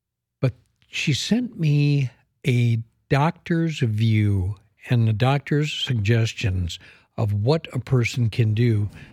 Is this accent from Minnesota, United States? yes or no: yes; Minneapolis, Minnesota, United States; Hey, you know, my hometown is Minneapolis, Minnesota.